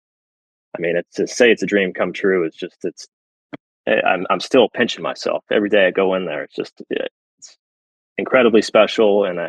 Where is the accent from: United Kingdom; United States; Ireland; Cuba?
Ireland; Obviously, being Irish, playing with those two was a treat.